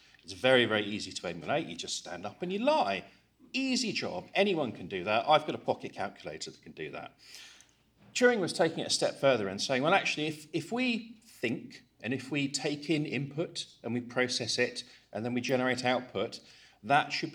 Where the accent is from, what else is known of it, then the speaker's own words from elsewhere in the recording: England, United Kingdom; accent: English; now in Italy; obviously from the accent, I'm English, I have a German name, I live in Italy, and I have Latvian citizenship. So I'm a bit of a mutt